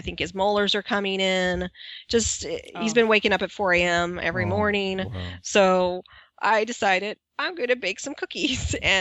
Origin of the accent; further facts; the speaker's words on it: Missouri, United States; Kind of like when I was a kid, I grew up in Missouri. So California was just a place on TV.